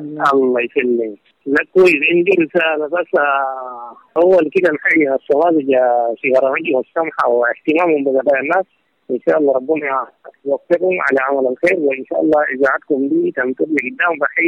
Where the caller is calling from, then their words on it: Khartoum, Sudan; من الخرطوم أنا ساكن من الخرطوم